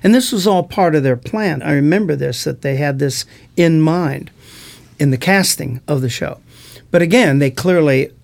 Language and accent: English; Los Angeles, California, United States; I'm from the Los Angeles area, San Fernando Valley. I was born in a place called Tarzana.